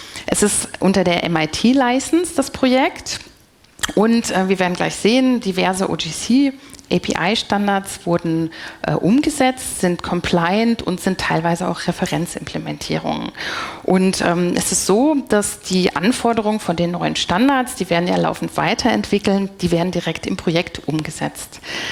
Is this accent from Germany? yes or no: yes; Bonn, North Rhine-Westphalia, Germany; ich komme aus Bonn